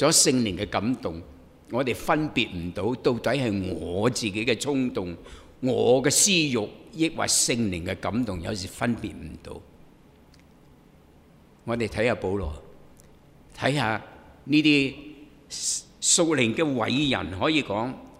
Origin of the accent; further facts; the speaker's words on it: China; 我们中国人又讲五福六福讲啲短程的目标